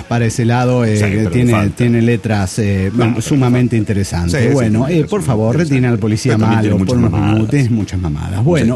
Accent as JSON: {"language": "Spanish", "region": "New York", "country": "United States", "tie": "born or raised there", "said": "Yo crecí en New York, cuando la famosa … estaba a full."}